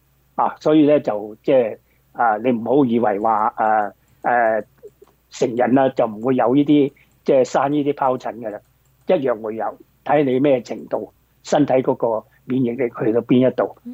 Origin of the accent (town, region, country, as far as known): Guangdong, China